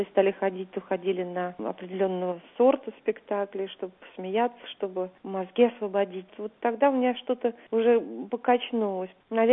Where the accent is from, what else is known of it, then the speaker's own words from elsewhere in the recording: Moscow, Russia; Я москвичка, мои дедушки, бабушки, прадедушки все родились в Москве. И я себе не могла представить жизнь в таком крошечном городочке.